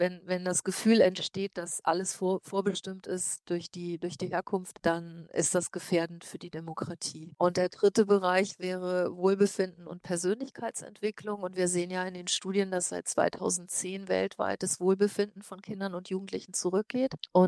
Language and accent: German; Rhineland-Palatinate, Germany; Ich bin ja auch in Rheinland-Pfalz aufgewachsen auf dem Land